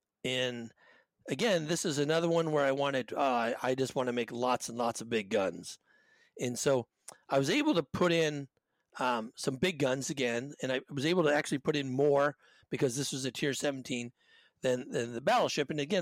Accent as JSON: {"language": "English", "region": "Washington", "country": "United States", "tie": "born or raised there", "said": "I grew up in Washington, and across the way from where I lived, the battleship Missouri was moored for years"}